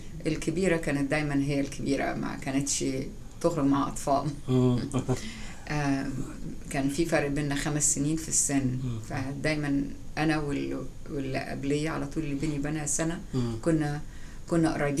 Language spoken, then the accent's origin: Arabic; Cairo, Cairo Governorate, Egypt; born there; أنا تولدت في القاهرة، وأنا 64 years old، 64 سنة.